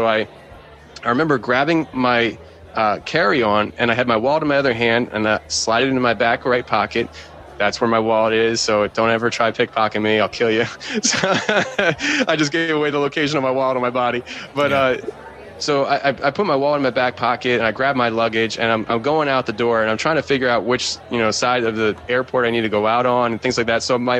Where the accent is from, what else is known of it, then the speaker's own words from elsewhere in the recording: Philadelphia, Pennsylvania, United States; I'm from Philly.